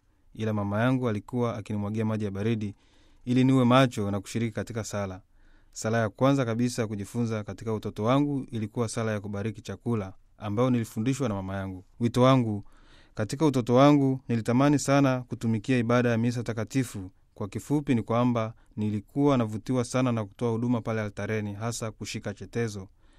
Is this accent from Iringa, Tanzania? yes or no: no; Moshi, Kilimanjaro, Tanzania; born there; nilizaliwa katika jimbo la Moshi, parokia la Urere. Mimi ni mtoto wa pili kati ya watoto tisa wa …